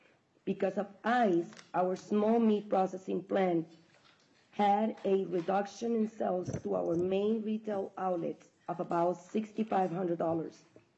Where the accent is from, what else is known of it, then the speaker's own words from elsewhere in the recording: Venezuela; now in Minnesota, United States; I came to this country from Venezuela 35 years ago